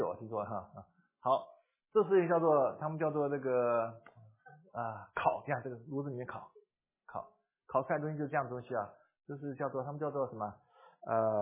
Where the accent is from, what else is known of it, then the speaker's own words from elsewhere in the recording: China; 我说我中国人